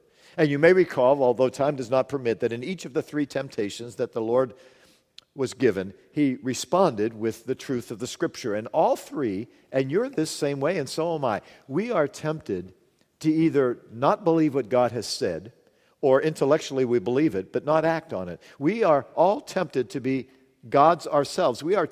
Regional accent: Pittsburgh, Pennsylvania, United States; my mom would make me hot chocolate, this growing up in Pittsburgh, and cookies

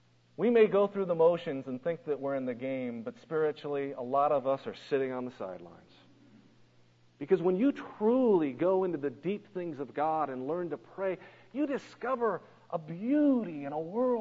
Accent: Colorado, United States; now in Missouri, United States; You know, growing up in Colorado, I actually had less water in Colorado than we do here in Missouri, which isn't a lot.

